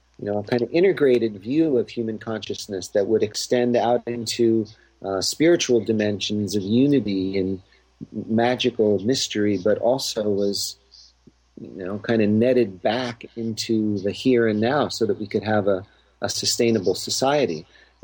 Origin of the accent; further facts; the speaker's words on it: Boston, Massachusetts, United States; I was born in Boston. I was kind of raised in the shadow of these Revolutionary War monuments